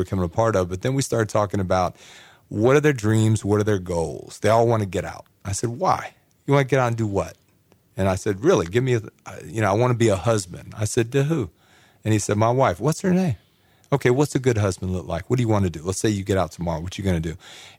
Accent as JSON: {"language": "English", "town": "Atlanta", "region": "Georgia", "country": "United States", "said": "I'm from Atlanta. And, you know, I mean, that's the heart of the civil rights movement."}